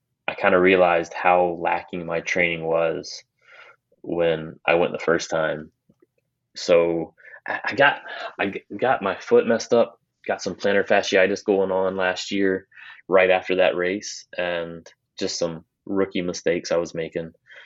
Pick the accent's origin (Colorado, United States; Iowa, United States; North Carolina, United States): North Carolina, United States; It'll be my first 100-miler in my home state.